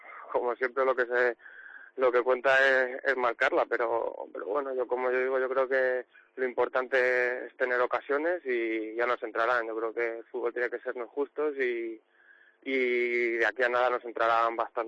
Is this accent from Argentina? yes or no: no; Madrid, Community of Madrid, Spain; Ahora me toca así para Toledo, que soy de Madrid y en nada cojo el coche.